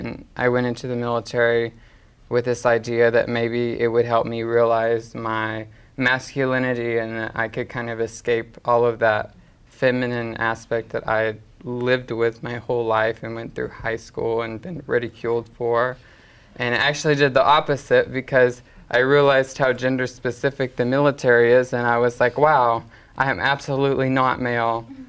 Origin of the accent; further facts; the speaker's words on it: Arkansas, United States; Actually, I'm from Arkansas, so Southern Baptist. I grew up in a very conservative household, very religious.